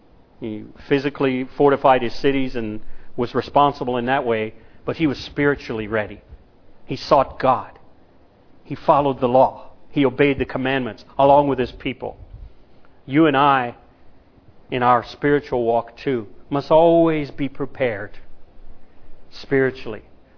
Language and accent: English; United States; now in Japan; And of course, as an American, I remember right after a men's Bible study in my home